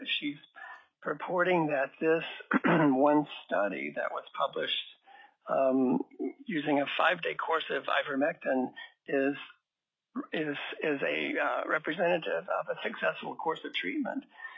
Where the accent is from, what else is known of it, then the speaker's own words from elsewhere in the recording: North Carolina, United States; I've worked in North Carolina and Virginia as well. My home state is North Carolina.